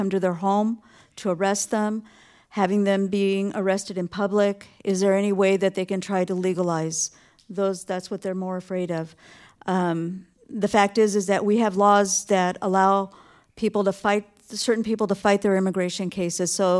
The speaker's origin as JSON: {"language": "English", "town": "Oxnard", "region": "California", "country": "United States", "tie": "born or raised there", "said": "I grew up here in Oxnard. I lived next door to a strawberry field, and it wasn't unusual to see the green vans patrolling the fields"}